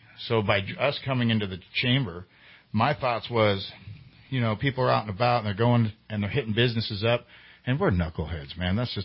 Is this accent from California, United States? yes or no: yes; Sacramento, California, United States; So I come from Sacramento, right?